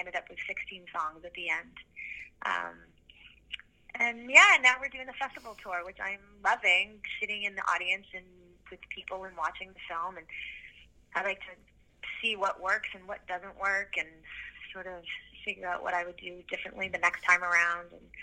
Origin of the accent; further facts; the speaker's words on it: Canada; I'm a Canadian right now. I love it here. I love it. I love Toronto